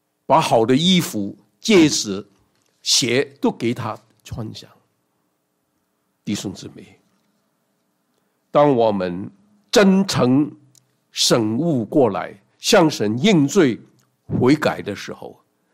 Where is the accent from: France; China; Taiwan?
China; 很多时候我们中国人说，为什么这个人做的怎么多不好的事情